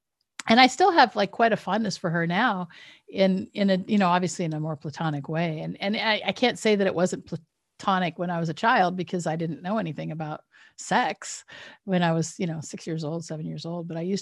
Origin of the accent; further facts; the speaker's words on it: Washington, United States; So I grew up in Southeastern Washington State and in the town that I grew up, there's a church on every corner. And so I was raised Catholic.